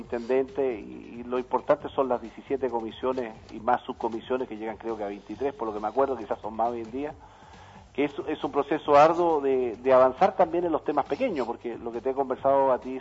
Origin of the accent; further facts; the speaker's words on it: Magallanes, Chile; lo que somos nosotros los magallánicos cuando vamos vía terrestre